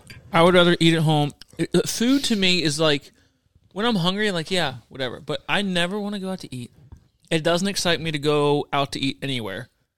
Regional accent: Greenwood, Delaware, United States; I think it was because I was raised in Greenwood, Delaware. We were just home.

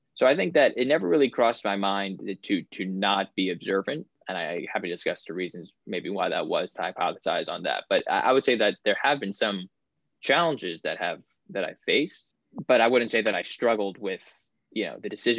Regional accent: New York, United States; there was the team that I was playing on that practiced downtown in New York. I'm from New York.

